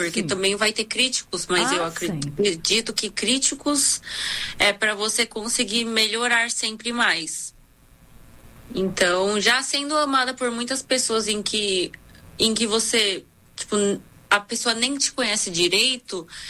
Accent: South Korea; Portuguese is a second language; E eu acredito que eu sou uma dessas raríssimas pessoas que existem aqui na Coreia. E também acaba que eu sou sendo coreana, né?

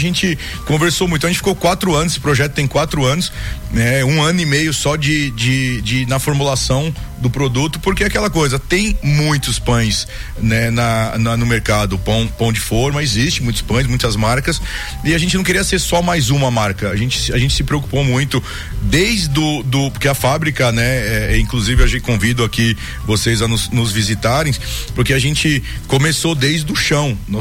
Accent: São Paulo, Brazil; now in Vitória da Conquista, Brazil; nós somos paulistas, mas estamos baianos, né? Já se sentimos baianos, filhos baianos, então nós somos mais conquistenses do que paulistas. Então, desde que eu vim para cá, 14 anos atrás, né?

